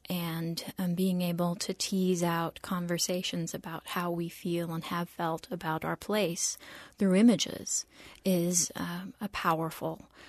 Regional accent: Leavenworth, Kansas, United States; My hometown's Leavenworth, and I grew up there, but most of my family is actually out from Riley County, out by Manhattan.

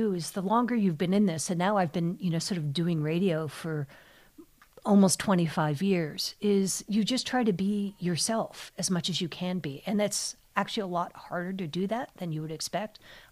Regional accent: Belgium; first language French; English is a second language; No, I'm actually Belgian, or at least I was born there. I have both passports. And French was my first language, but I feel like my English is really coming along.

